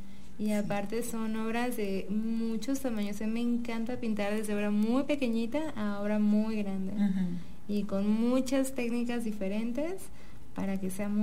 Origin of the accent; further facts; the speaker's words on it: Michoacán, Mexico; Obviamente soy artista michoacana, me encanta la cultura